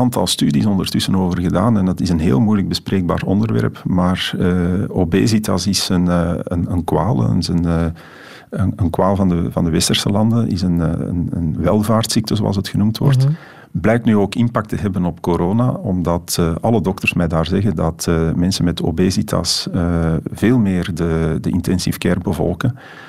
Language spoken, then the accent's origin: Dutch; Antwerp, Belgium; Ik ben geboren en getogen in Borgerhout, in Antwerpen. En ik heb altijd een haat-liefde verhouding gehad met de grootstad en zeker met Antwerpen.